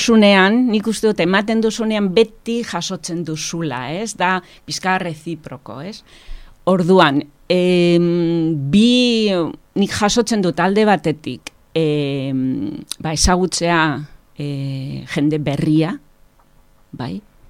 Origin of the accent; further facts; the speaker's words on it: Durango, Basque Country, Spain; ni Durangotik nator, oindela urte bete etorri nintzen bastanera bizitzen